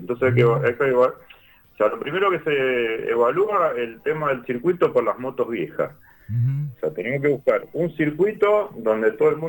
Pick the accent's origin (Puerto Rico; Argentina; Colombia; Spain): Argentina; Los Cardos, Santa Fe; born there; yo en realidad soy nacido en Los Cardos, provincia de Santa Fe.